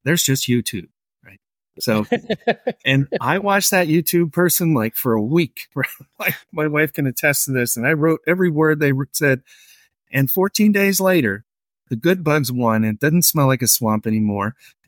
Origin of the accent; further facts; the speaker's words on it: United States; I'm an American. So I get excited.